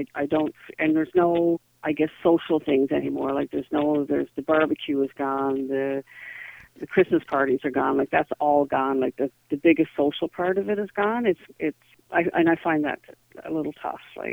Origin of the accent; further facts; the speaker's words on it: Newfoundland and Labrador, Canada; born there; also born or lived in Edmonton / Vancouver / Winnipeg; I was born in Newfoundland. I've lived in Edmonton, Newfoundland, Edmonton, Vancouver, and I lived in Winnipeg for 22 years.